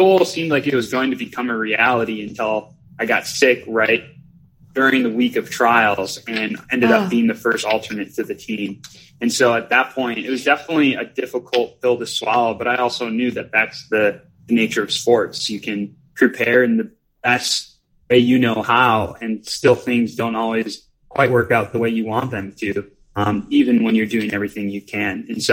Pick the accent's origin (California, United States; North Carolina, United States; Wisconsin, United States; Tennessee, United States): Wisconsin, United States; I grew up in Wisconsin and started cross-country skiing at the age of 15